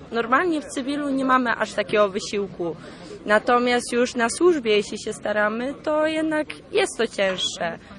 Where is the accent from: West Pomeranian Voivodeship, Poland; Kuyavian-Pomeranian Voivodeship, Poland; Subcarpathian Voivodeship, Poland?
West Pomeranian Voivodeship, Poland; Sławno; pochodzę ze Sławna Zachodniopomorskiego.